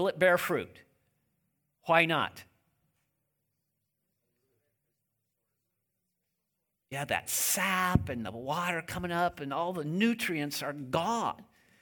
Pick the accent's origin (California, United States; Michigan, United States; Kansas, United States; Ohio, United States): Kansas, United States; Growing up, I grew up in Kansas, very fertile land, and we had a large vegetable garden in our backyard.